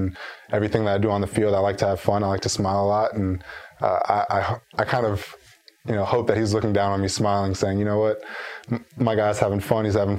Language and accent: English; Georgia, United States; Growing up, I grew up in Georgia, so I had to deal with the go dogs my entire life.